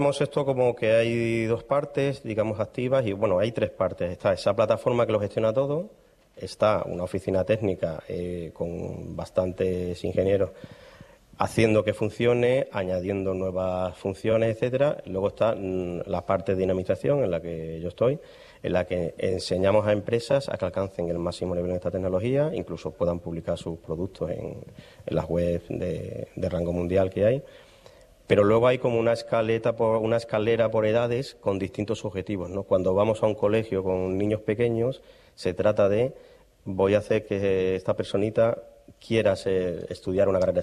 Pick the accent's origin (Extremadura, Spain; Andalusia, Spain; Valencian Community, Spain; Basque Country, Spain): Extremadura, Spain; Zafra; los dos que somos de Zafra